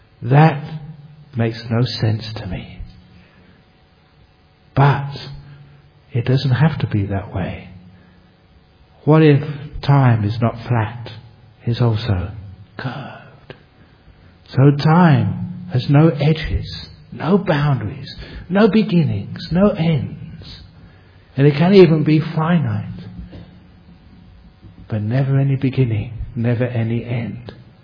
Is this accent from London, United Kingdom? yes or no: yes; London, United Kingdom; I remember growing up in London, and we'd have in the school had a big map of the world.